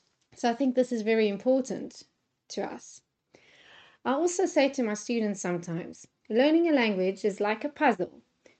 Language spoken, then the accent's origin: English; South Africa; I'm from South Africa.